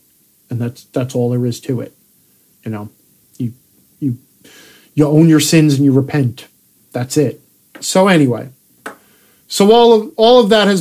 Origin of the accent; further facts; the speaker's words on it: New York, United States; I'm originally a New Yorker